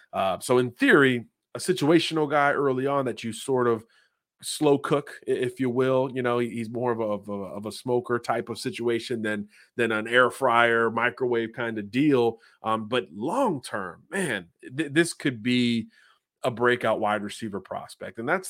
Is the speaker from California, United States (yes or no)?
no; Jacksonville, Florida, United States; Quincy is a blank slate coming out of high school up in Jacksonville in my home state.